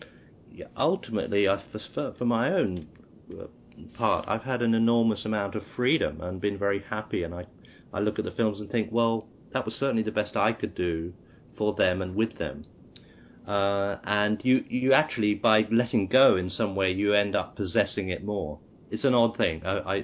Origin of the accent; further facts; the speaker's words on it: United Kingdom; So we here as British filmmakers, I think, would have been very, very, would have suffered greatly without his involvement